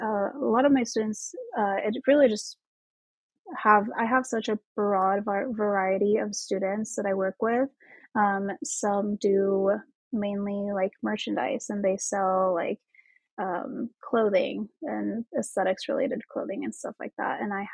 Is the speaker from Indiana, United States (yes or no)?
yes; Logansport, Indiana, United States; now in Lafayette, United States; So I grew up in Logansport. It's where I grew up. It's where I went to high school and everything. It's a very, very, very small town.